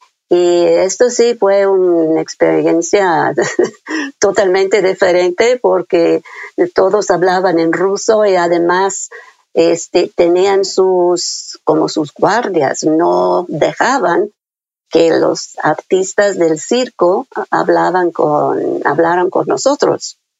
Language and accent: Spanish; Sheffield, Yorkshire and the Humber, United Kingdom; Spanish is a second language; also born or lived in London; Aunque yo nací en Londres, ahí estaban mis papás cuando empezó la guerra, ¿no? Pero después, cuando mi papá fue a la guerra, pues regresamos a Yorkshire, a Sheffield